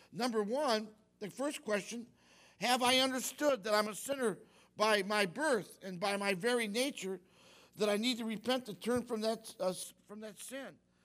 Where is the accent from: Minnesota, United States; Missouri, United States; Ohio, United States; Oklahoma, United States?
Ohio, United States; Toledo; born there; I was born in Toledo, Ohio, on March 22nd, 1949, in Toledo, Ohio, amen?